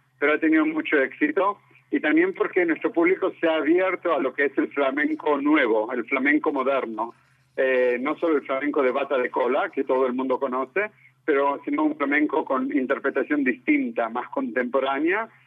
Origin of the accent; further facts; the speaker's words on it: Argentina; accent: Argentine; no como el mío que sigue siendo argentino